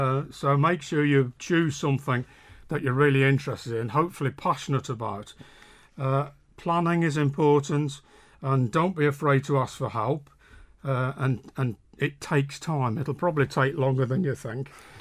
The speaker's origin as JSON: {"language": "English", "town": "Birmingham", "region": "West Midlands", "country": "United Kingdom", "tie": "born or raised there", "said": "And so it's all about growing up in Birmingham in the 1970s."}